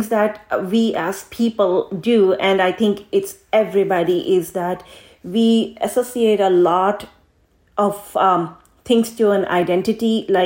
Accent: India; I was born and raised in India

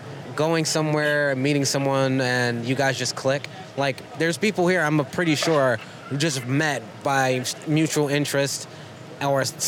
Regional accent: New York, United States; there's certain times where I might come across like rude because I'm from New York.

